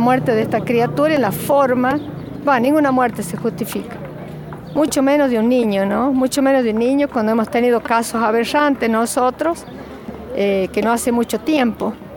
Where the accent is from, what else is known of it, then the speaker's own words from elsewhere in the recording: Chamical, La Rioja, Argentina; Pero yo soy de Chamical y me interesa también porque hay una ola de suicidio en los jóvenes